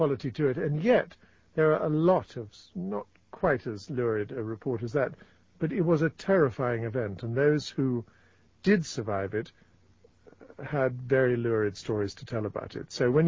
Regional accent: England, United Kingdom; although I'm an Englishman and we had our empire too

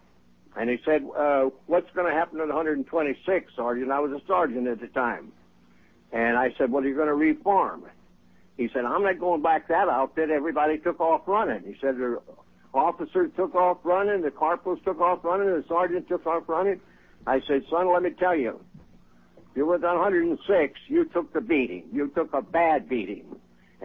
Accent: United States; We didn't do that. We're American boys.

